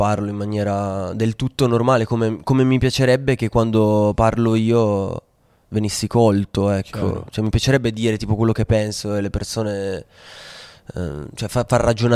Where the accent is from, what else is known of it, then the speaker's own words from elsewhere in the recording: Alpignano, Piedmont, Italy; also born or lived in Voghera; Poi, in realtà, io sono cresciuto in provincia di Torino, in un paesino di Alpignano.